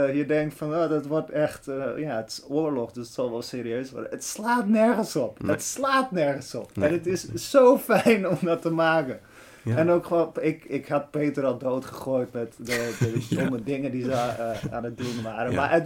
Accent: Netherlands; En omdat ik het als Nederlander vertel, kan ik het natuurlijk nooit 100% goed overbrengen.

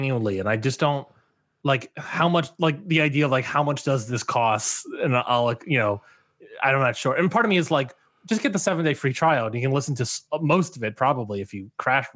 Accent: Maryland, United States; I am originally from the Maryland DMV area, DMV, DC, Maryland, Virginia.

